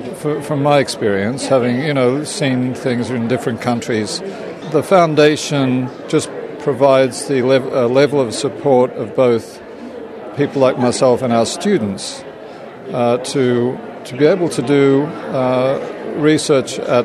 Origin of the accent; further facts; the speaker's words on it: Australia; also born or lived in London, England; now in United States; I'm originally from Australia, but my wife and I decided to come from London